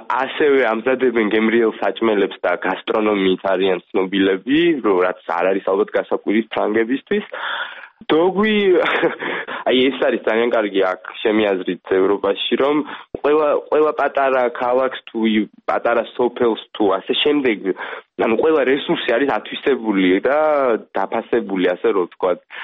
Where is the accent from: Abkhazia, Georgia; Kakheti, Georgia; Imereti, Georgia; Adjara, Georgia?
Kakheti, Georgia; now in France; მე წარმოშობით კახელი ვარ